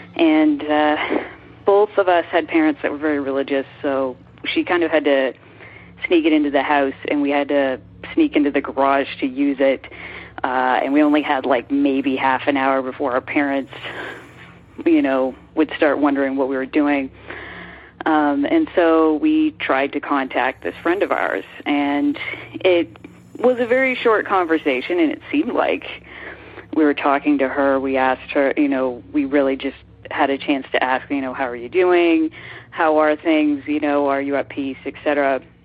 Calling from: Toronto, Ontario, Canada; I'm from Toronto, Canada.

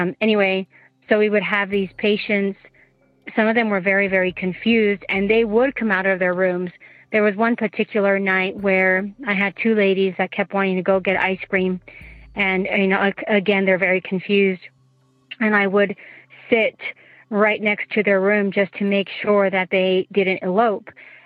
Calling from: Utah, United States; I'm calling from Utah.

